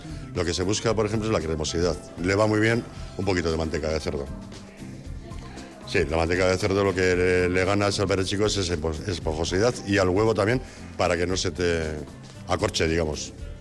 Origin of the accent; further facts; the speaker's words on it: Bolívar, Basque Country, Spain; De Bolívar, sí, somos los tres de Bolívar.